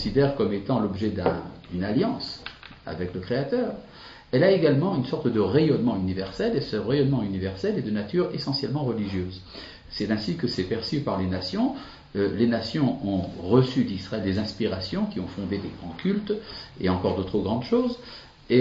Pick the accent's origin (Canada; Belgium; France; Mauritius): France; depuis mon enfance en France.